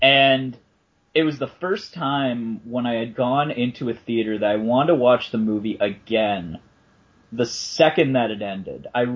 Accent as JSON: {"language": "English", "country": "United States", "tie": "born or raised there", "said": "I wasn't old enough, because I grew up in the States, actually."}